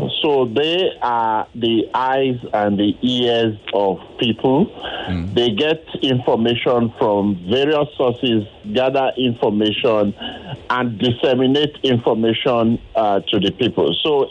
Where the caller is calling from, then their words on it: Surulere, Lagos, Nigeria; I'm calling from Surulere.